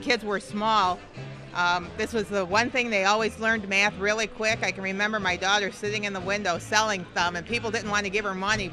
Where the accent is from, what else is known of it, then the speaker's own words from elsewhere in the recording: Lansing, Michigan, United States; We're from Lansing, so this is our home